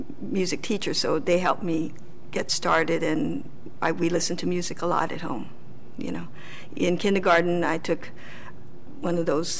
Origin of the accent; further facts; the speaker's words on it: Hawaii, United States; Growing up in Hawaii, we didn't have Suzuki method.